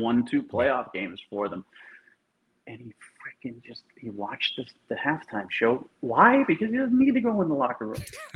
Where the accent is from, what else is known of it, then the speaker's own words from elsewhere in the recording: New England, United States; because I grew up in New England and I don't dislike the Patriots, but I'm not a Patriots fan.